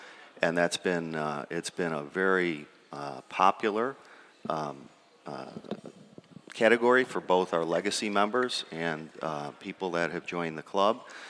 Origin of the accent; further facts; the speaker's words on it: Northlake, Texas, United States; I'm from Northlake, not far from Addison.